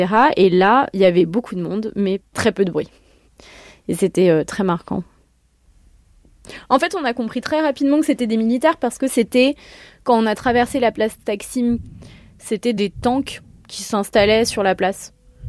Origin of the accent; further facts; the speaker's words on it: Paris, Île-de-France, France; born there; j'ai 35 ans. Je suis née à Paris et ma mère est française mais d'origine italienne et mon père est né en Turquie. Moi, j'ai juste la nationalité française.